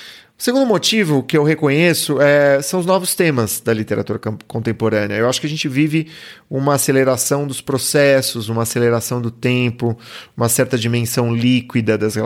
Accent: Brazil; eu sou brasileiro

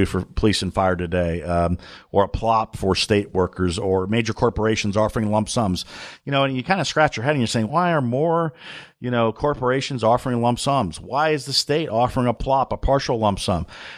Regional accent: Canton, Ohio, United States; You know, I grew up in Northeast Ohio, Canton, Ohio. And, you know, obviously I've been in Central Ohio ever since college at Ohio State and whatnot.

